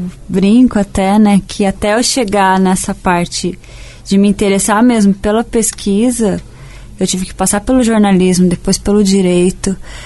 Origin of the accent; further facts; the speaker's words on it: Dourados, Mato Grosso do Sul, Brazil; Então, eu nasci em Dourados, né?